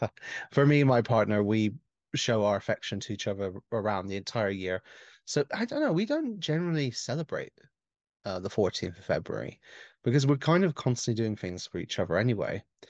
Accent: England, United Kingdom; I'm an English author and comic book writer

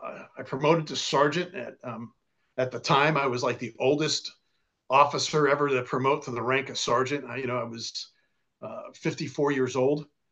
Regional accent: New York, United States; I was born and raised in New York, married. I've got two kids, you know, a dog, and I'm living the good life.

